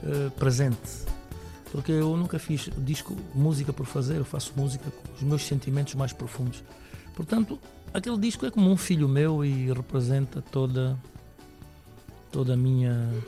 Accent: Angola; eu trabalho fora da Angola porque também eu sou angolano

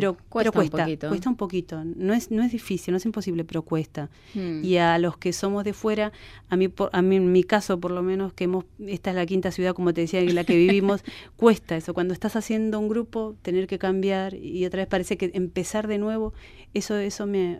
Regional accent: Argentina; moved away; cuando he ido a Argentina sentía eso, bueno, añoro y soy argentina hasta la médula, pero también ahora tengo mi familia aquí hecha

